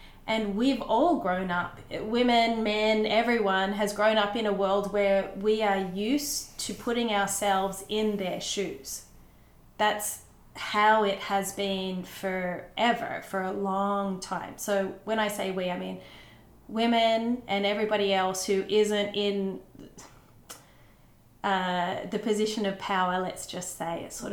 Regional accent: Australia; When I was a little girl growing up in Australia and just loved acting and I loved the movies

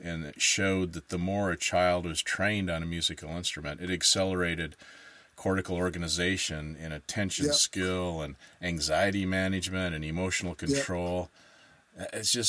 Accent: Seattle, Washington, United States; So I'm from Seattle.

